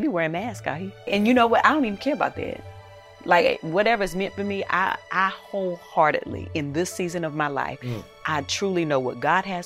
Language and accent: English; Eden, North Carolina, United States; I'm enough just as I am from Eden, North Carolina.